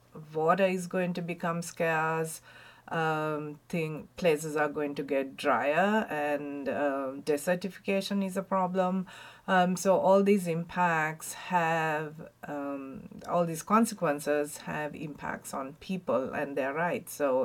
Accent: Sri Lanka; So I'm originally from Sri Lanka.

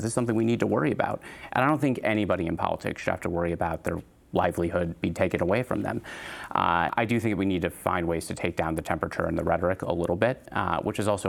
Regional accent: Two Rivers, Wisconsin, United States; born there

